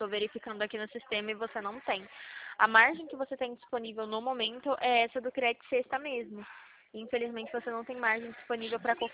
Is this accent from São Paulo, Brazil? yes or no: yes; São Paulo, Brazil; Eu sou de São Paulo.